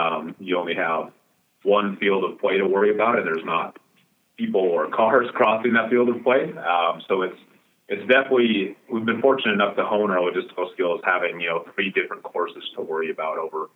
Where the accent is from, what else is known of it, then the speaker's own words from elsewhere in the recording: Minnesota, United States; So I'm originally from Minnesota